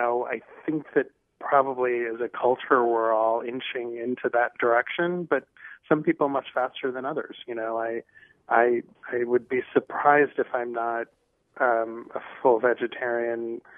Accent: Midwest, United States; Like I mentioned, I grew up in the Midwest, and I grew up a meat and potatoes person.

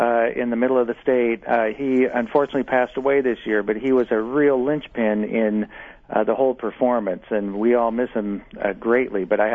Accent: Omaha, Nebraska, United States; because I grew up in Omaha and I didn't learn very much about the American Indian culture

